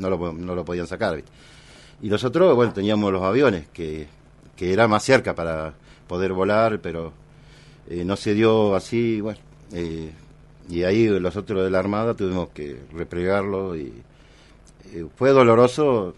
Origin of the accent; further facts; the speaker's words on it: Olavarría, Buenos Aires Province, Argentina; que yo soy de Olavarría, provincia de Buenos Aires